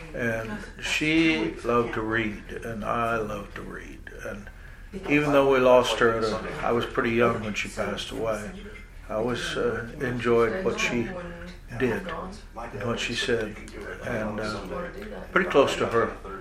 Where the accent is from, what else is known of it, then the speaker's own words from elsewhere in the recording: Iowa, United States; Where did I grow up? Southwest Iowa. Page County, Fremont County, mostly Fremont County, where I live now.